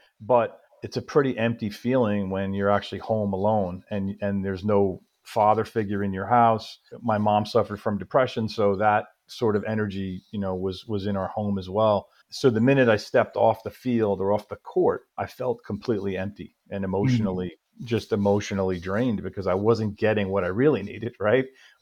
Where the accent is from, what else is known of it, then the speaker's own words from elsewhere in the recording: New York, United States; And so yeah, I grew up on Long Island, which is actually where I find myself today